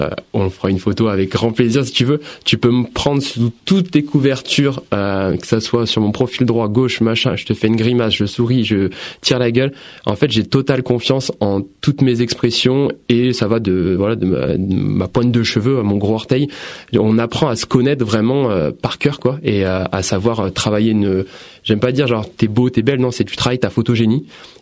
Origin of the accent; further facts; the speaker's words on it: Saint-Étienne, Auvergne-Rhône-Alpes, France; now in Paris, France; Saint-Étienne.